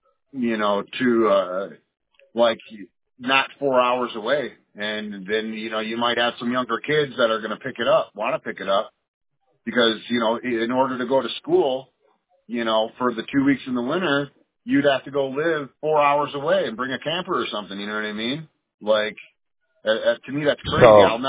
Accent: Chicago, Illinois, United States; hey, I'm from Chicago, this is what I do, you know, blah, blah, blah.

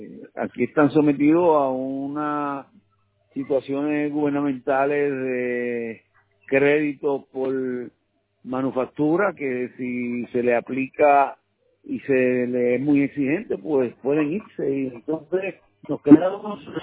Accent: Puerto Rico; Puerto Rico básicamente depende de Estados Unidos y nosotros somos ciudadanos americanos.

